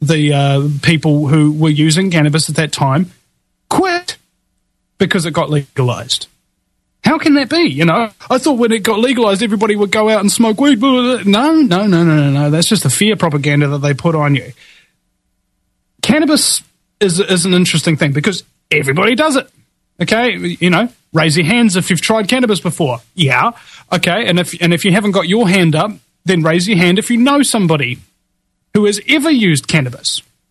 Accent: New Zealand; it's weird being a New Zealander talking primarily with Americans.

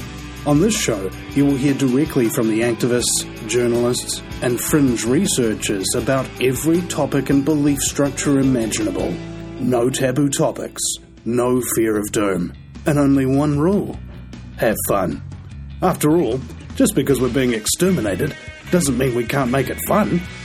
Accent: New Zealand; the first and only New Zealander in history to be offered a talk radio show on an American network.

